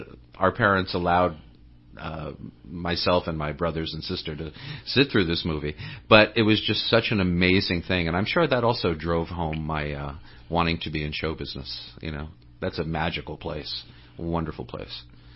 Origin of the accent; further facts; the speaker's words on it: Massapequa, New York, United States; also born or lived in Brooklyn; I grew up in New York. I was born in Flatbush, Brooklyn, and grew up on Long Island in a town called Massapequa.